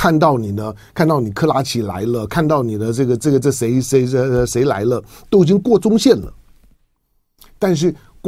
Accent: Taiwan; born there; 我是中国人，我是在台湾出生的中国人

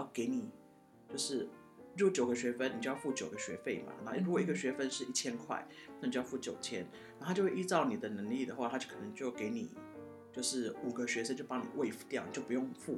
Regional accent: Taipei, Taiwan; 因为我们自己在台北长大，对不对？

